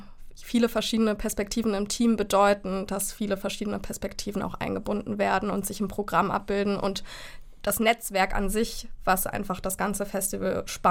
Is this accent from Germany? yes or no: yes; Berlin, Germany; ich bin gebürtige Berlinerin und habe den Hauptteil meiner Schulzeit in Neukölln verbracht, im Kölner Kiez.